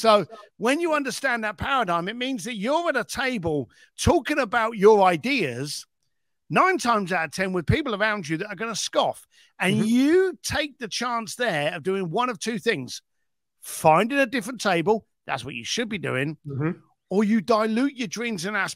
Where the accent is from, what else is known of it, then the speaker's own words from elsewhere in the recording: England, United Kingdom; I'm British